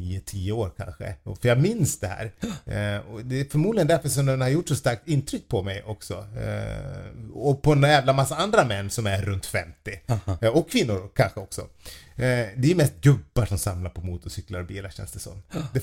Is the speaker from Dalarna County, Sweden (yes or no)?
yes; Falun, Dalarna County, Sweden; när jag var hemma i Falun och hälsade på mamma och pappa.